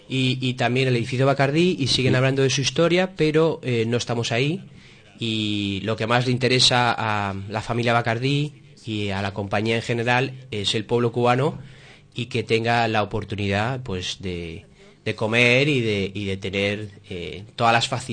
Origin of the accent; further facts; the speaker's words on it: Madrid, Community of Madrid, Spain; also born or lived in United States; Yo soy de Madrid, sí.